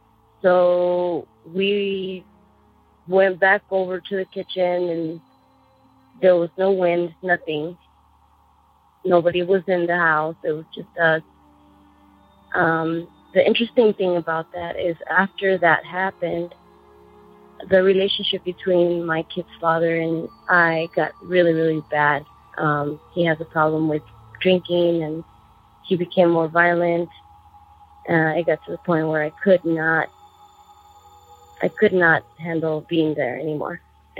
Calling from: Tucson, Arizona, United States; I'm calling from Tucson, Arizona.

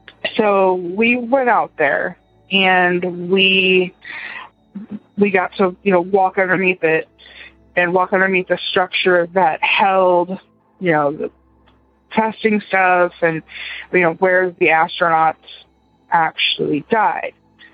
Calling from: Florida, United States; I'm calling from Brevard County, Florida.

